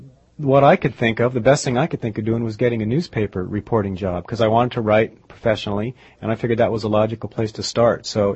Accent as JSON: {"language": "English", "town": "Tustin", "region": "California", "country": "United States", "tie": "born or raised there", "said": "I grew up in Tustin, which is a little suburban town south of L.A., about 40 miles, and I went to public schools there."}